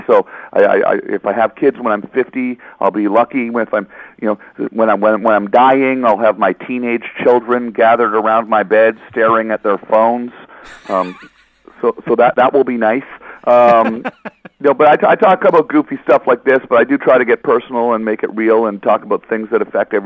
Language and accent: English; Canada; now in Los Angeles, United States; I'm Canadian, so, you know, yeah. I live in Los Angeles, but I am Canadian